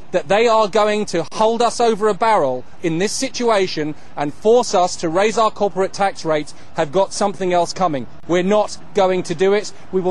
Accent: Ireland; because as an Irishman, I am very, very confident in saying

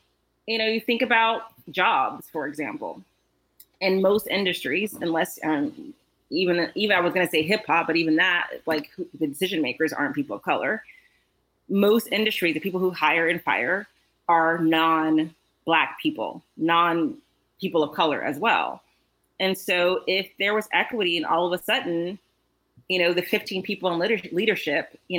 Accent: Houston, Texas, United States; now in Los Angeles, United States; me and Sean, we met and we're both from Houston. So we met in Houston. And, you know, we came to LA years and years ago.

